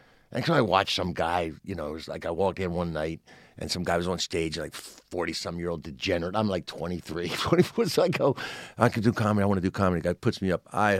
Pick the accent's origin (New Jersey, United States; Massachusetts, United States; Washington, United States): New Jersey, United States; Pennsville; Pennsville, New Jersey, a small town in South Jersey.